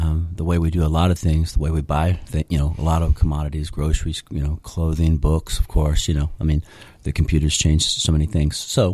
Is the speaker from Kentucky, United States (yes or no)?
yes; St. Matthews, Kentucky, United States; But we got back to St. Matthews. I grew up in St. Matthews off Chenoweth Lane, and I went to school, you know, elementary school in St. Matthews, and went to high school in St. Matthews, and I still live there